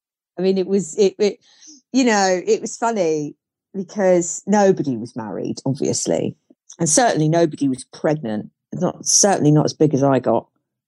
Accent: South West England, United Kingdom; Well, I was brought up in Cornwall.

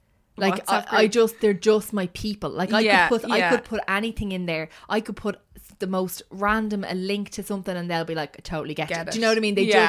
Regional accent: Dublin, Leinster, Ireland; she's from Athlone and I'm from Dublin, right?

